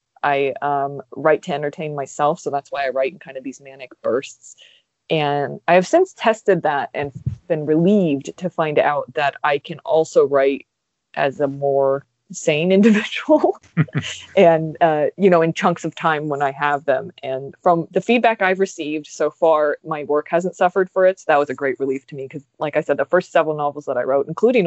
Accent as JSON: {"language": "English", "country": "United States", "said": "The Irish struggle for freedom, especially as an American, really captures the imagination."}